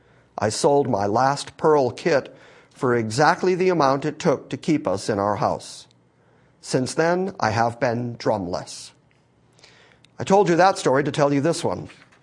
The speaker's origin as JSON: {"language": "English", "country": "Ireland", "said": "Being Irish, I've always thought of it as the gift of gab."}